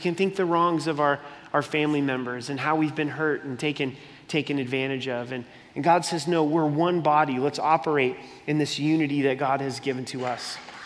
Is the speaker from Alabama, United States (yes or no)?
no; Oregon, United States; I'm from the Promised Land. I don't know if you realize that. It's Oregon. That's where I'm from, right? They give out flannels like they're going out of style out there, right? But that's a part of who I am.